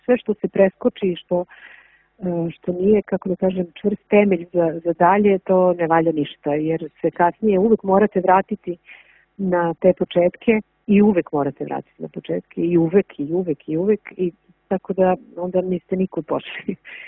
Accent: Montenegro; mi smo iz Crne Gore

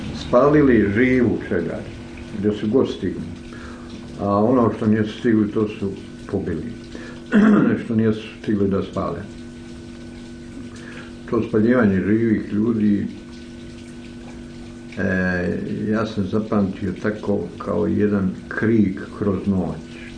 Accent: Plužine Municipality, Montenegro; ovaj potop u pivi je bio, ne samo zato što je meni sve potopljeno, je moj zavičaj potopljen gdje sam rastao kao dijete

